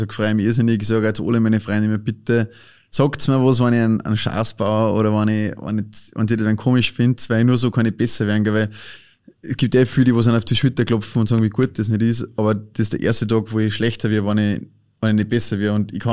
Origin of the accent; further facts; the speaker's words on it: Austria; Und wie es jetzt bei uns in Österreich ist